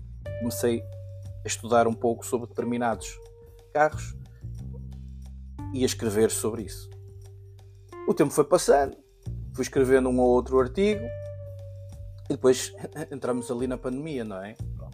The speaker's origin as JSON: {"language": "Portuguese", "region": "Norte", "country": "Portugal", "said": "sobretudo na Zona Norte, que é de onde eu sou"}